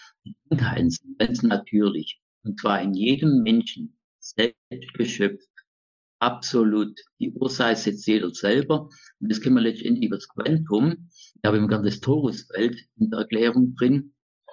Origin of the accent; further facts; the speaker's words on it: Germany; now in Austria; Deutschland, das ist immer so mein Land, wo meine Heimat hier auch lieb ist. Aber so hier in Tirol fühle ich mich recht wohl. Es kann so sein, dass ich das sesshaft werde.